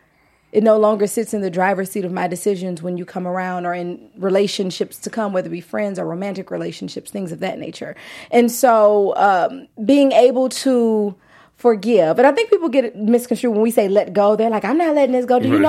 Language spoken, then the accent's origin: English; Louisiana, United States; now in Los Angeles, United States; because even though I'm in LA, I'm from Louisiana.